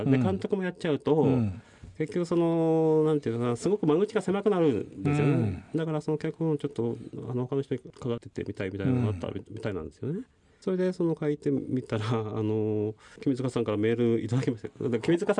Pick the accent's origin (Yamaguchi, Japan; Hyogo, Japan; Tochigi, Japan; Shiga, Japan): Tochigi, Japan; Utsunomiya; ほら宇都宮で育ってきてるじゃないですか